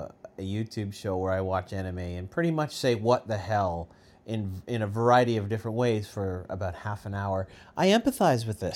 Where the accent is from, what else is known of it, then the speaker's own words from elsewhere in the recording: Canada; Maybe I'm a Canadian and I'm immune to haters.